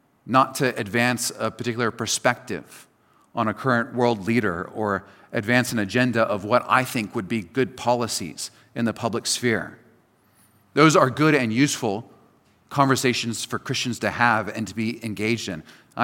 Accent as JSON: {"language": "English", "country": "United States", "said": "For example, you may have noticed I am an American, and I enjoy and I am interested in American politics."}